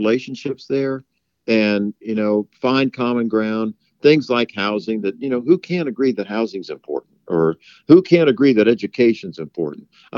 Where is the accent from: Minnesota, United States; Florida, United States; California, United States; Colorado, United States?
Florida, United States; St. Petersburg; representing St. Pete, my hometown, and part of Tampa Bay.